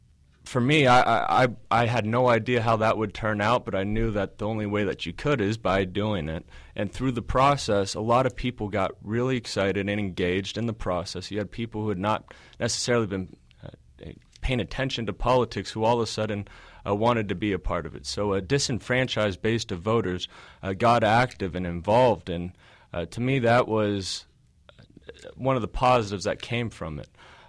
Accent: Washington, District of Columbia, United States; I've gotten so passionate about serving our constituency in my home town in Washington, D.C.

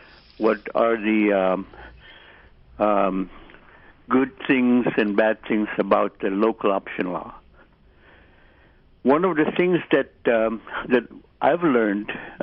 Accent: Russian Mission, Alaska, United States; now in Bethel, United States; I'm originally from Russian Mission, but I live in Bethel for the last 20 years plus years

